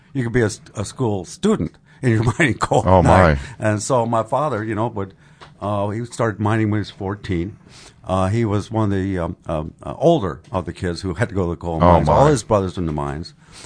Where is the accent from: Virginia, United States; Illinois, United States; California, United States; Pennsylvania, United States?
Illinois, United States; Westville; I'm from Westville, Illinois.